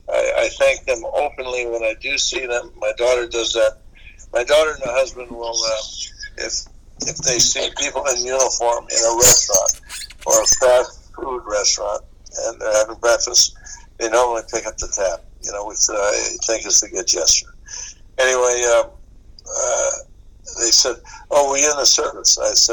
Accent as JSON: {"language": "English", "region": "Hawaii", "country": "United States", "tie": "born or raised there", "said": "I was raised in Hawaii. I was born and raised in Hawaii. I was born a month before the war, November 7th, 1941."}